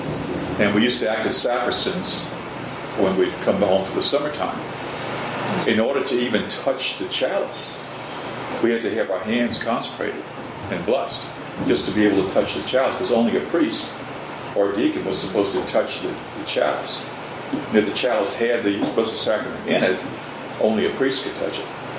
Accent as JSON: {"language": "English", "town": "New Orleans", "region": "Louisiana", "country": "United States", "tie": "born or raised there", "said": "If you look at a big city, like I was raised in New Orleans, you couldn't go 5 blocks without running into a Catholic church somewhere, you know."}